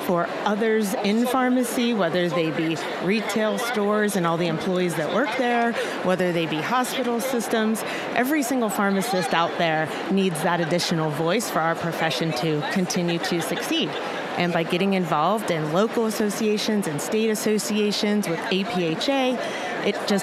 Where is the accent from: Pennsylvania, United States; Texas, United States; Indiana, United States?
Pennsylvania, United States; Pittsburgh; I know I'm from Pittsburgh, Pennsylvania.